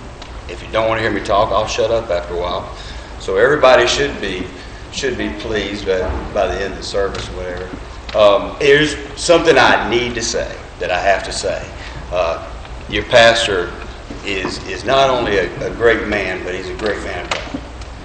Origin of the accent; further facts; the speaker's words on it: Myrtle Beach, South Carolina, United States; I grew up in Myrtle Beach. I lived in Myrtle Beach just about my whole life.